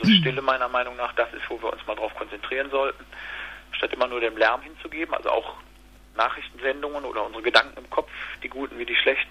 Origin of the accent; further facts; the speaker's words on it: Cologne, North Rhine-Westphalia, Germany; ich sag mal hier als Kölner